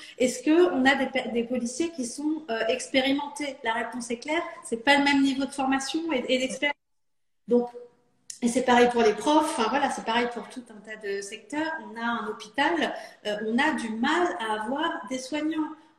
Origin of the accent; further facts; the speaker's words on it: Saint-Ouen-l'Aumône, Île-de-France, France; Moi j'ai grandi dans le Val-d'Oise, à Saint-Ouen-l'Aumône, donc pas très loin de là où je suis élue aujourd'hui. Donc, il y a un territoire assez populaire. Moi, je fais ma scolarité en ZEP, en zone d'éducation prioritaire.